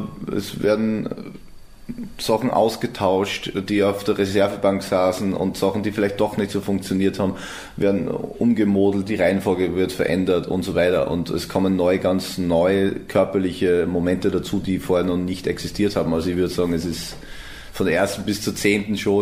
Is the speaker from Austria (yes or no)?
yes; Austria; aber ich bin Österreicher, so das spüre ich schon. Das ist also meine Sprache und meine, die Kultur, die ich aufsauge